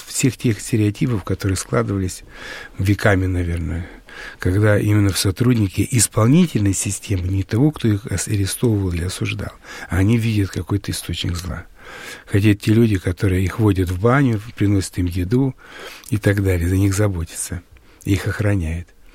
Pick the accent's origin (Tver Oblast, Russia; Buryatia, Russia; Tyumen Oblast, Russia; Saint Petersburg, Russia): Tver Oblast, Russia; Tver; поскольку я из Твери